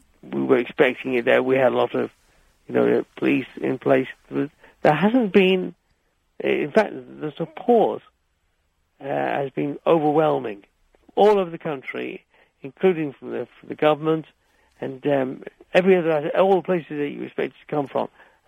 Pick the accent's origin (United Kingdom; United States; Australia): Australia; moved away; lived quite a few years as a kid growing up in Australia. You know, we emigrated to Australia, came back